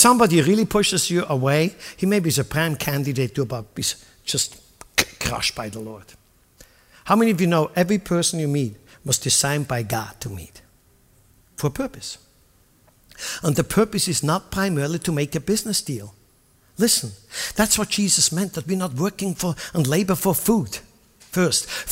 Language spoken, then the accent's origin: English; Lucerne, Switzerland; I grew up in Lucerne, one of the nice rail stations not too far from where we grew up.